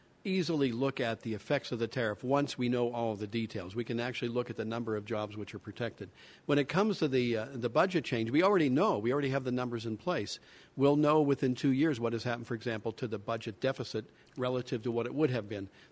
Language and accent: English; Moon Township, Pennsylvania, United States; And he was near my home in my hometown of Pittsburgh, Moon Township.